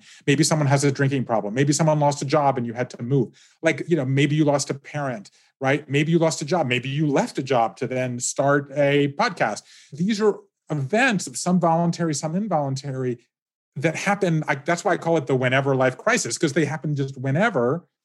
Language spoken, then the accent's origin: English; the South, United States; B2 is I grew up Jewish in the South. Okay. So, you know, I love the South.